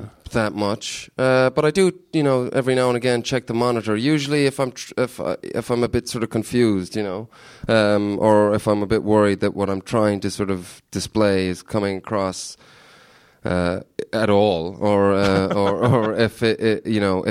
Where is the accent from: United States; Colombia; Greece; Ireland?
Ireland; sort of people always think I'm Canadian, but I'm actually Irish in disguise.